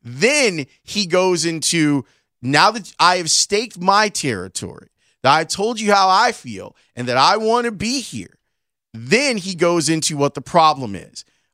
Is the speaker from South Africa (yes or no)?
no; Georgia, United States; I'm a kid from Macon County, Georgia. When you grow up playing football, you dream of making it to the NFL one day.